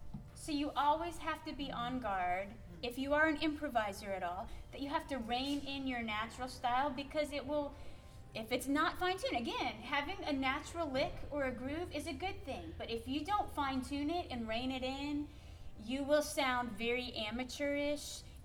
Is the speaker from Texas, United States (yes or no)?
no; Minnesota, United States; Everybody laughs at the way I say both. I put an L in there, both, because I'm from Minnesota.